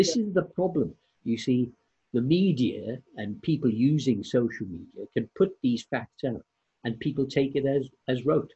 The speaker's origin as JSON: {"language": "English", "country": "Zambia", "tie": "born or raised there", "said": "I was brought up in Northern Rhodesia, in British Central Africa."}